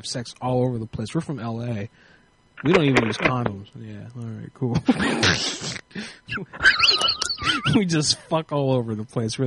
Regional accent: California, United States; We're married. We're from California. We're here working on the oil fields.

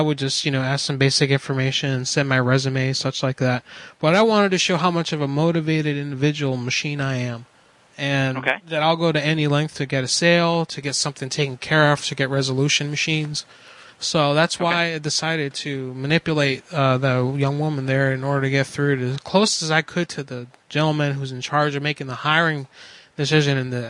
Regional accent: Pennsylvania, United States; I'm from Pennsylvania. I say a while for everything.

